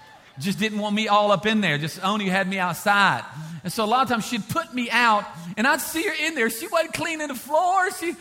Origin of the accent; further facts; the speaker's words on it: Texas, United States; We love you. We're from Texas.